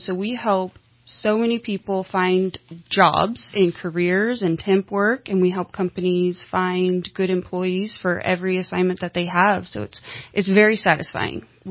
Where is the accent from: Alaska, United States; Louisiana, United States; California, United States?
California, United States; Redding; So I am born and raised in Reading, lived a few different other places, but Reading is my hometown